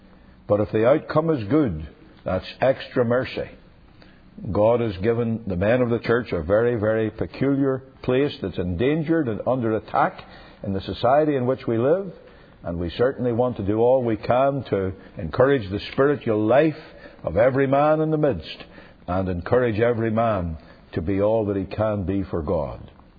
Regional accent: Northern Ireland, United Kingdom; Where I grew up in Northern Ireland, the only people who had retreats were Roman Catholic priests, nuns, monks, and other such very biblical people.

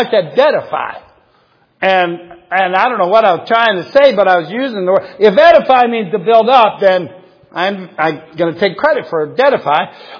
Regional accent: Ohio, United States; I'm from Ohio. They use salt.

